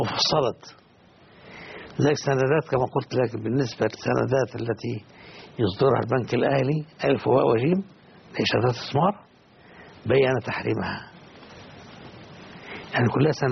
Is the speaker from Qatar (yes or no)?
yes; Qatar; عندنا في قطر كل الشركات التي تتعامل بالربا مكتوبة